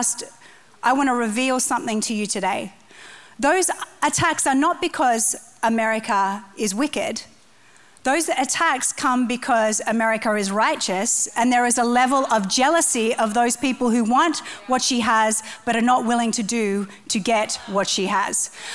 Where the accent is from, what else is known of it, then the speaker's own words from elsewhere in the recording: Australia; moved away as an adult; now in United States; I'm an immigrant. My husband and I moved here 15 years ago from Australia. We got naturalized 2 years ago in San Diego. Yeah, so we're American citizens.